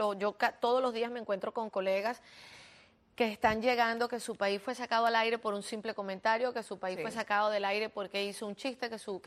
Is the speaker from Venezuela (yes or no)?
yes; Venezuela; now in United States; los que estamos acá en los Estados Unidos y no somos adeptos al gobierno de Maduro, sino que nos vinimos precisamente por no estar de acuerdo con este sistema que se implementó en Venezuela